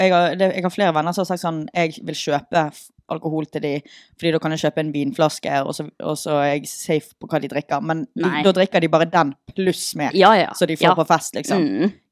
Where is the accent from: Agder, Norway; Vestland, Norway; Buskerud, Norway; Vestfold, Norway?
Vestland, Norway; Bergen; Nei, jeg er bergenser som er glad i øl.